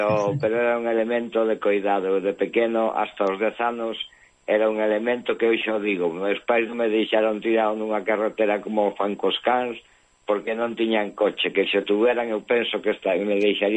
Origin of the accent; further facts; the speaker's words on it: Erandio, Basque Country, Spain; eu estuve en Euskal Herria, no meu pobo en Erandio, na plaza